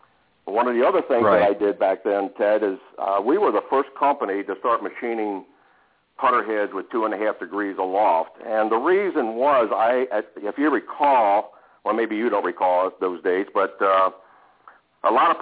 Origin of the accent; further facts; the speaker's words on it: Maryland, United States; moved away as an adult; now in Michigan, United States; Moved out to Michigan from Maryland. I grew up in Maryland.